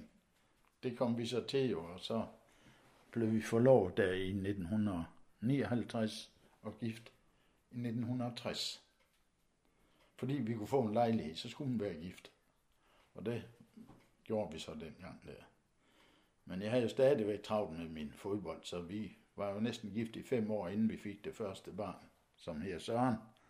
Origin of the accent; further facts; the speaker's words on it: Esbjerg, Region of Southern Denmark, Denmark; born there; jeg er født i Esbjerg, og det blev jeg den 14. september 1937. Så jeg er ved at være en gammel herre, men jeg er født i Vesterbyen, og det var jo, det meste af Esbjerg var jo bare centrum, og så Vesterbyen ned til havnen der.